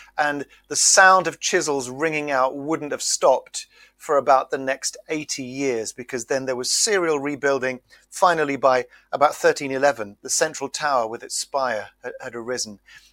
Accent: East Midlands, United Kingdom; I come actually from Lincolnshire, the county, no surprise there, that hosts Lincoln Cathedral. But it's a very flat landscape in the south of the county, a giant outdoor food factory.

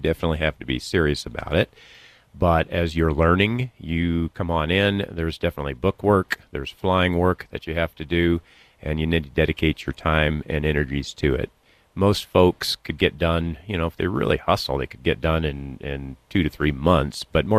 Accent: Washington, United States; growing up in Washington State, I used to watch ag planes spraying every summer. It was like an air show every morning.

